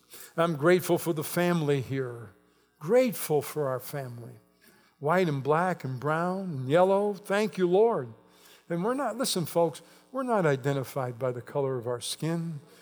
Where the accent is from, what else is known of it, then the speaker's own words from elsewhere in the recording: United States; As crazy as it's been for the last 9 months in this country, I'm still grateful I'm born an American.